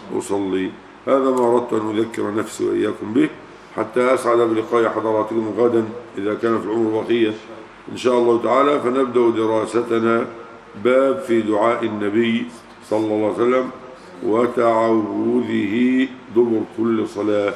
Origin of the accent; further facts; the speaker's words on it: Egypt; ورمي في نهر النيل عندنا في مصر